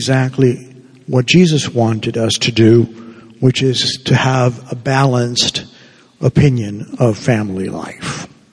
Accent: Havana, Cuba; moved away; But when I went to grade school in Cuba, because I'm originally from Havana, Cuba, I went to a school run by the Jesuits, the Jesuit fathers and brothers.

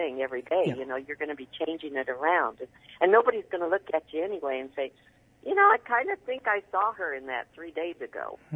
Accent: Scotland, United Kingdom; I'm Scottish

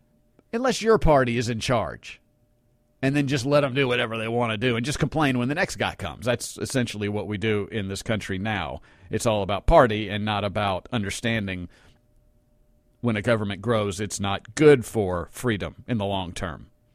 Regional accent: Long Island, New York, United States; born there; My family spent a good amount of time in New York. I was born in Long Island.

